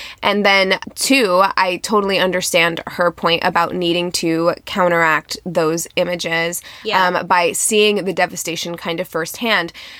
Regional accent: Midwest, United States; I've said it on this podcast many times, I'm from the Midwest.

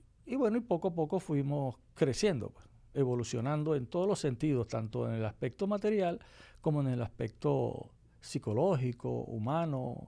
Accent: Venezuela; born there; yo nací en Venezuela, fui el único que nació en Venezuela.

